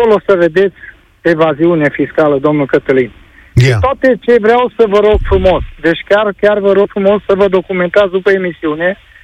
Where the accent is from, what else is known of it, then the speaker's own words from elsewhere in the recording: Cluj-Napoca, Cluj County, Romania; Apare, să dau un exemplu, eu sunt din Cluj